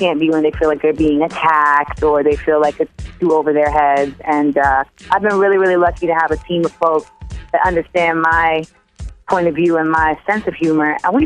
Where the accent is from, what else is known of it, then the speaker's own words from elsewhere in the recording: Grenada; And also, you know, I am from Grenada. That is my fellow Grenadian brethren.